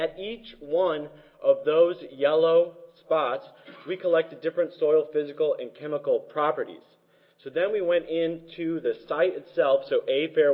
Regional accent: Pacific Northwest, United States; I am the idiot from the Northwest that is wearing a sweater when it's 90 degrees out

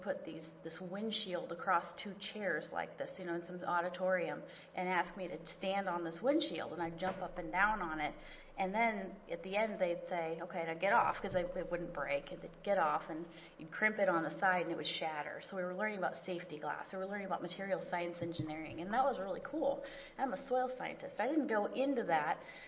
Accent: Iowa, United States; So I'm from Western Iowa, so we'd drive the 75 miles and go have a blast and go to Iowa State.

